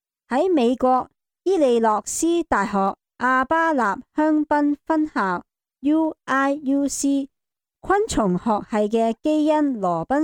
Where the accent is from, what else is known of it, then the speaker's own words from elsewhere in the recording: China; 这个是我们中国人熟知的典故